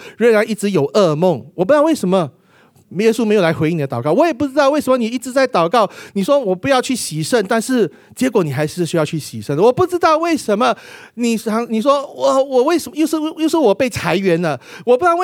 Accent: Singapore; 所以我们新加坡人可能没有去发现

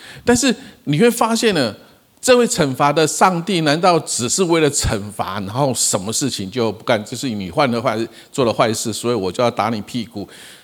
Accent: Kaohsiung, Taiwan; 我是台湾的高雄的人

